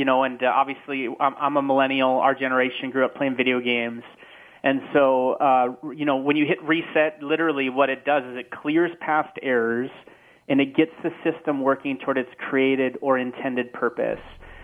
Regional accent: North Dakota, United States; I'm from North Dakota.

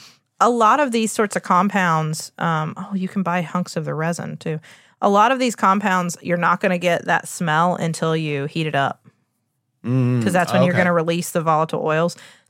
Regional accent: West Virginia, United States; I'm from West Virginia, the home of pepperoni rolls.

